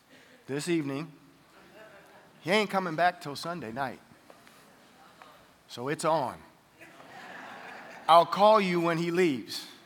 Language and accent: English; Cleveland, Ohio, United States; I grew up in the Cleveland, Ohio area, so the cold is nothing new to me.